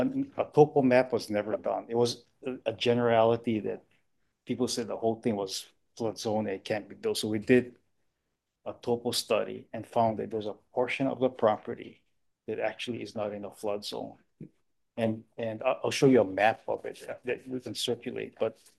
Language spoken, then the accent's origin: English; Hakalau, Hawaii, United States; I'm 15 miles from Hilo, so I'm from Hakalau.